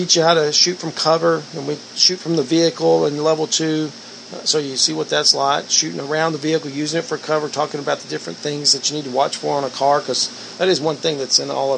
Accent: Fort Worth, Texas, United States; You know, so we're from Fort Worth here.

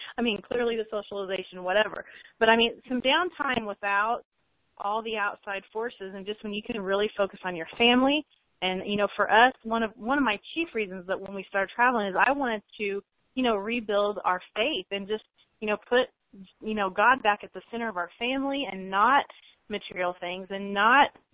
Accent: Illinois, United States; You know, we lived in Terre Haute for a while. I'm from Illinois.

